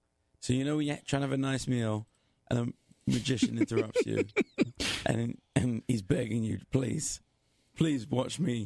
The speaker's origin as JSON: {"language": "English", "region": "England", "country": "United Kingdom", "said": "And I'm English."}